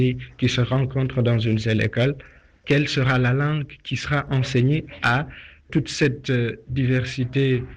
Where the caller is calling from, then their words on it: Guinea; de la Guinée-Conakry.